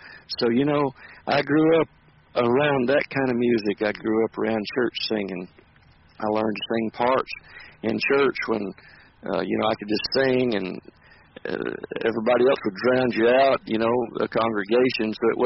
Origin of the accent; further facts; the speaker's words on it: Cullman, Alabama, United States; Well, I was born in 1961, and I was born in North Alabama, Cullman, Alabama, and I live here right across the road from where I was raised. So I've been here all my life.